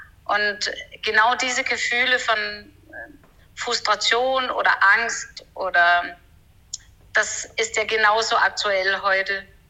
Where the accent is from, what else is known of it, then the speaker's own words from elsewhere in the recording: Denmark; German is a second language; now in Hamburg, Germany; Ich komme aus Dänemark und wohne jetzt in Hamburg.